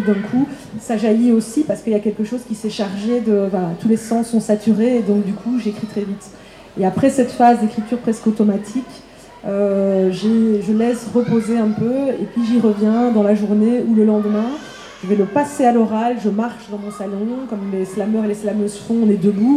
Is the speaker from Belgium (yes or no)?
yes; Liège, Wallonia, Belgium; je viens de Liège, vous entendez peut-être mon accent